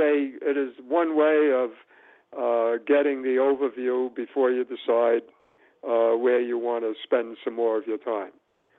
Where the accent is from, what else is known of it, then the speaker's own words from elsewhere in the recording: New York, United States; Well, as a true New Yorker, I haven't been to the museum place yet.